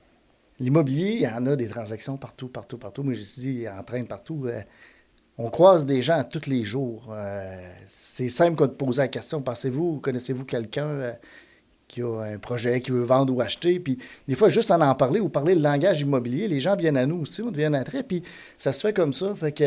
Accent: Pointe-aux-Outardes, Quebec, Canada; moi, je viens de Pont-Cartier.

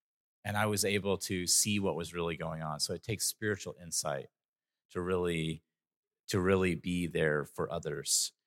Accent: Texas, United States; I was raised in East Texas.

